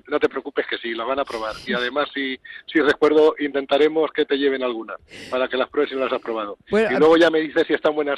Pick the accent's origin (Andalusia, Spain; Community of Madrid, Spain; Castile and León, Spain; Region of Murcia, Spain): Community of Madrid, Spain; Morata; yo las conozco desde que era niño, que soy natural de Morata